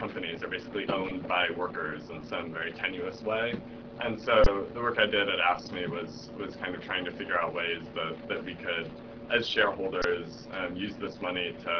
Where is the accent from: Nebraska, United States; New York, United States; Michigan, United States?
Michigan, United States; Detroit; Because growing up in Detroit, like the UAW, the auto workers, was sort of a presence in my life.